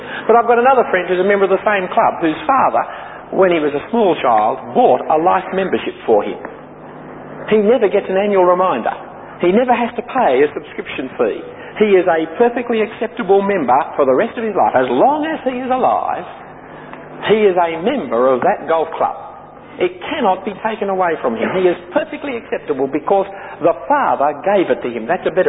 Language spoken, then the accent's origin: English; Australia; I am a Christian. I am married. I am an Australian.